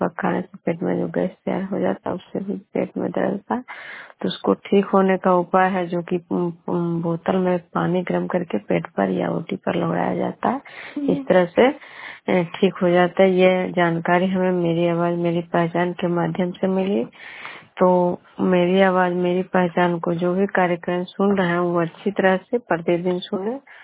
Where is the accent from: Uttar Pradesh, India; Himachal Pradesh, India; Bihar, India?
Bihar, India; Khajra; मैं विष्णुपुर ग्राम खजरा पंचायत नालंदा जिला नगनोसा प्रखंड के निवासी हूँ।